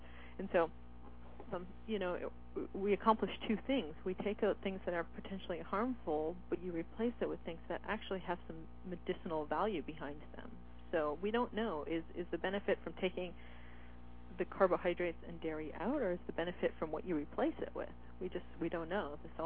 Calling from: Seattle, Washington, United States; I mean, I'm speaking from Seattle, and so I realize that that's not, most people around the country do not have the luxury that we have here.

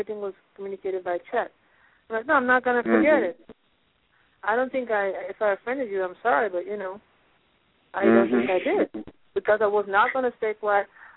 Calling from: Pennsylvania, United States; I'm calling from Pennsylvania.

